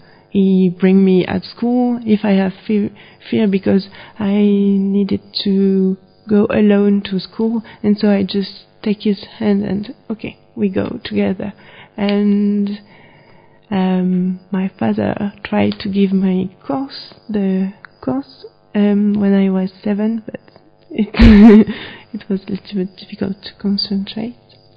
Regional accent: Paris, Île-de-France, France; I come from Paris.

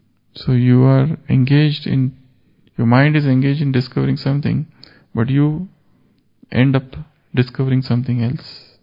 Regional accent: India; English is a second language; I felt ashamed that I am from India

